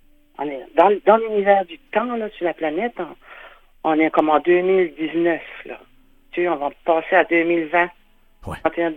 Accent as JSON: {"language": "French", "town": "Miscou", "region": "New Brunswick", "country": "Canada", "tie": "born or raised there", "said": "ce que je faisais quand j'étais petite à Misco, que j'écoutais la radio française qui venait de la Gaspésie"}